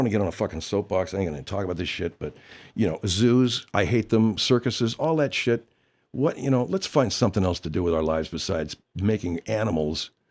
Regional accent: Arcadia, California, United States; I grew up in Arcadia.

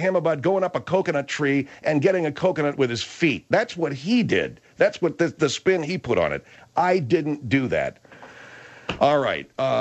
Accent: Ireland; because as an Irishman, isn't that what I'm expected to do?

